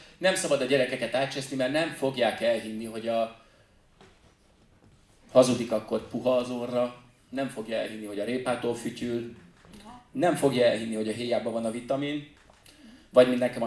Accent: Budapest, Hungary; Én ott nőttem fel Rákoskeresztúron, nem tudom ez kinek van meg. Annyira távoli lakótelep, ezt lényegében Zajfogónak oda kirakták Ferihegy elé.

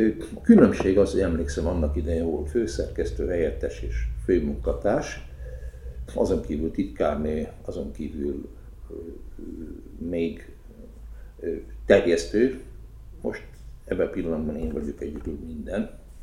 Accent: Kiskunhalas, Bács-Kiskun, Hungary; aztán jöttük szépen Kiskunhalas, én ott nevelkedtem föl

